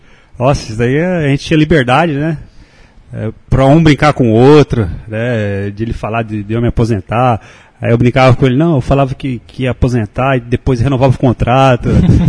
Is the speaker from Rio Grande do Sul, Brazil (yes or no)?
no; São Paulo, Brazil; now in Recife, Brazil; Eu sou de São Paulo, eu não sei se eu volto pra lá, né?